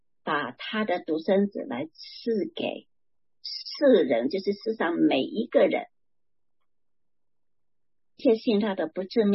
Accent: China; 好像我们以前国内哈我们中国人哈会觉得汉人

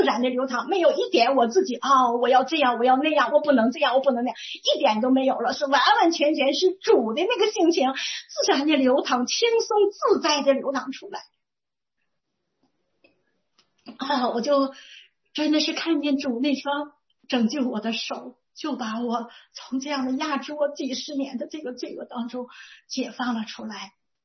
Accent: Northeast China, China; 我今年毛岁，我们东北人讲毛岁，我67岁

